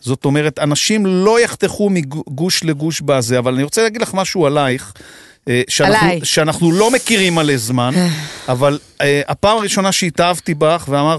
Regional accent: Tiberias, Northern District, Israel; now in Tel Aviv, Israel; אני מזרחית, אבל אבא שלי חושב שאני השתכנסתי. כי אני מטבריה, אבל אני עכשיו גרה בתל אביב.

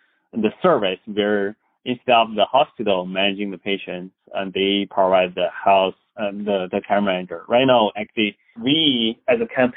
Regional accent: Beijing, China; English is a second language; now in United States; I grew up in Beijing, China.

